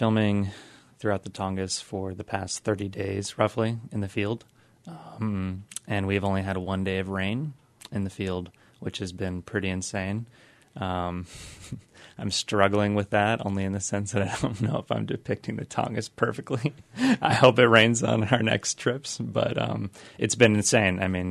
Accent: Austin, Texas, United States; From Austin, Texas. Been living in Washington, D.C. for the last year and just actually moved back to Austin.

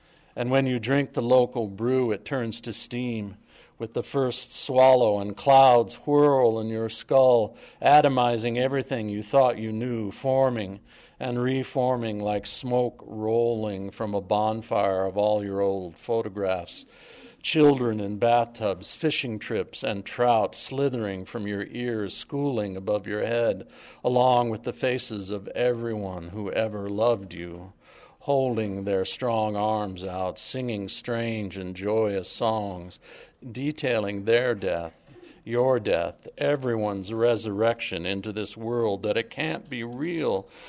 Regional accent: Sitka, Alaska, United States; I'm from Sitka, Alaska, 99835, as my friend Richard Nelson would say.

